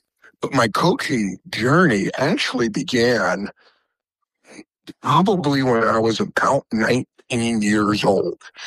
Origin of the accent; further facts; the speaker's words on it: New Jersey, United States; I was kind of, you know, a little wild child growing up in New Jersey.